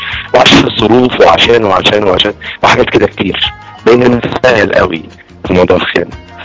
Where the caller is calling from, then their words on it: Egypt